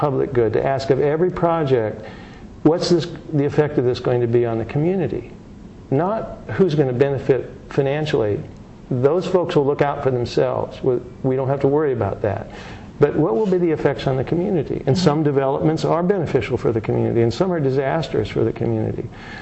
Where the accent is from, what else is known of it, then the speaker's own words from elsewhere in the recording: Indiana, United States; And Indiana, my home state, is one of the major focuses